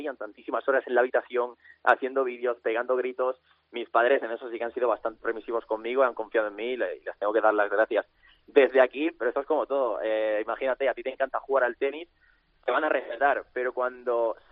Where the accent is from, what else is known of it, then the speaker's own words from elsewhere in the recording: Murcia, Region of Murcia, Spain; now in Andorra; he nacido en Murcia, he crecido allí, pero obviamente me considero español, sí.